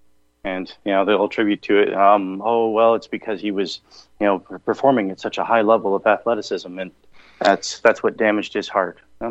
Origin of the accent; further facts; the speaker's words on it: Michigan, United States; I grew up in Michigan.